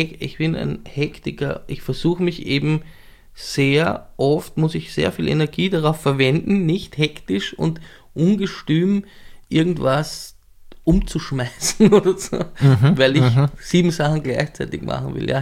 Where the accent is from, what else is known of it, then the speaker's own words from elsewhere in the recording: Lower Austria, Austria; also born or lived in Vienna; Ich bin in Wien geboren und aber relativ früh ins Machfeld verzogen worden und dann ins Weinviertel weiter raus, alles mit dem Zug nach Wien erreichbar, also so im südlichen Weinviertel bin ich aufgewachsen.